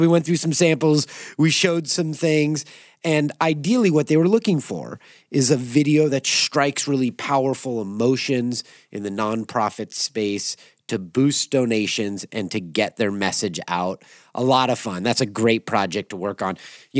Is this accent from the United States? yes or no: yes; California, United States; I know that because I grew up in California. That was fourth grade history.